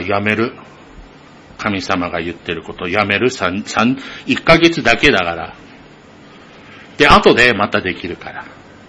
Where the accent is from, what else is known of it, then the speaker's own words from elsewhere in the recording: United States; Japanese is a second language; まあ、言いにくいかもしれないけど、日本人じゃない、僕はアメリカ人だけどね。